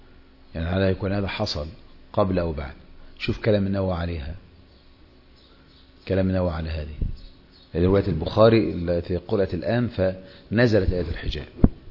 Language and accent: Arabic; Egypt; وعندنا في مصر طبعا تلبس الثياب الأبيض